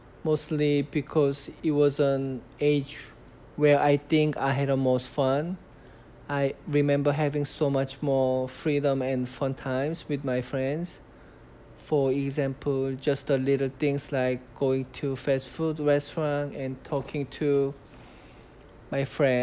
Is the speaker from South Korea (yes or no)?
yes; South Korea; English is a second language; moved away; I remember having so much trouble talking to kids at my school because I was from Korea.